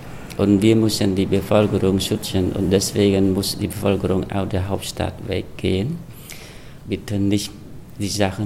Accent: Takeo Province, Cambodia; German is a second language; moved away; Und zum Beispiel mein Heimat, ne, in Takao-Provinz.

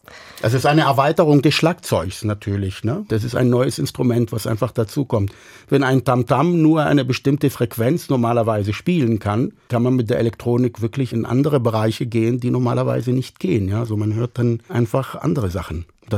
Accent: Palestine; German is a second language; moved away; Es kommen schon Stimmen vor, aber das sind eher Stimmen aus meiner alten Heimat. Das sind palästinensische Gesänge

